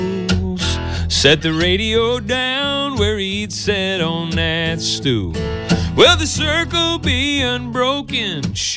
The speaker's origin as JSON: {"language": "English", "town": "Cherry Valley", "region": "Illinois", "country": "United States", "tie": "born or raised there", "said": "We spent some time at my literal spot where I grew up in Cherry Valley, Illinois today, and let the kids hang out at the park I grew up at."}